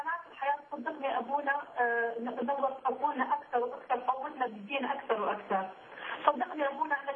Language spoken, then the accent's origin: Arabic; Iraq; انا مسيحيه من العراق كاثوليكيه.